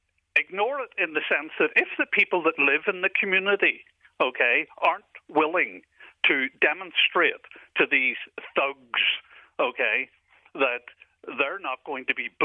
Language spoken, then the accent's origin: English; Belfast, Northern Ireland, United Kingdom; I grew up and lived in North Belfast. I don't need anybody to revise my lived experience.